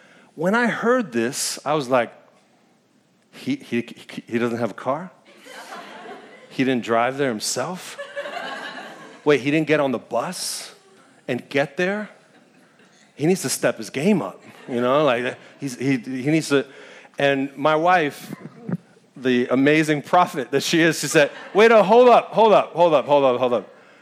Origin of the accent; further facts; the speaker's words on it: New York, United States; Because I'm a New Yorker, and I'm proud of that.